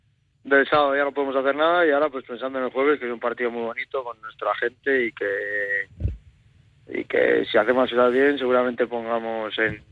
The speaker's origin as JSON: {"language": "Spanish", "town": "Cayón", "region": "Cantabria", "country": "Spain", "said": "Sí. Lo de mi pueblo."}